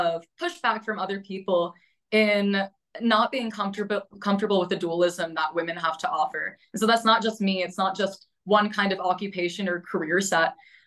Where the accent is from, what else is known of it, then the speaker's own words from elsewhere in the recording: Brooklyn, New York, United States; born there; now in Prescott, United States; I was born in Brooklyn, New York. I'm originally from New York. So I'm always a New York girl, but I really, really do fully consider myself an Arizona transplant.